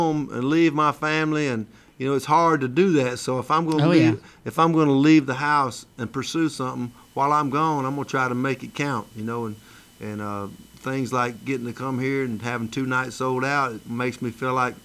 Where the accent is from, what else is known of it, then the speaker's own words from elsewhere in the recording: Tupelo, Mississippi, United States; Who was from my hometown, Tupelo, Mississippi.